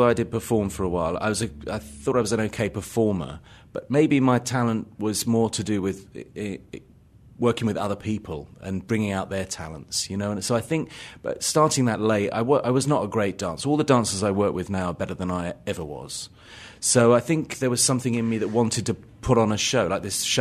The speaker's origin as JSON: {"language": "English", "region": "London", "country": "United Kingdom", "said": "Well, I lived in London. I'm a Londoner."}